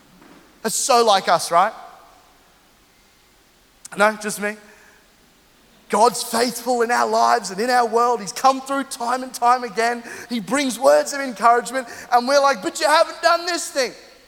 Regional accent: Australia; born there; also born or lived in London, United Kingdom; I moved to Australia right before I went through puberty.

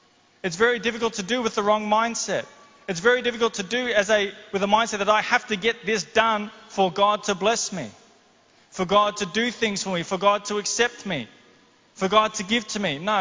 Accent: Mount Isa, Queensland, Australia; born there; I was born in Mount Isa. If you can forgive me for that, I was born in Mount Isa.

